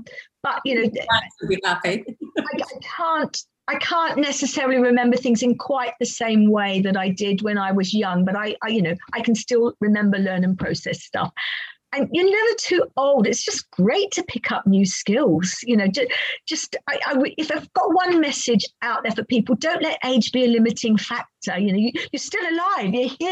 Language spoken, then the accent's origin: English; Australia; as a child growing up in Australia, I was aware of what melanoma was.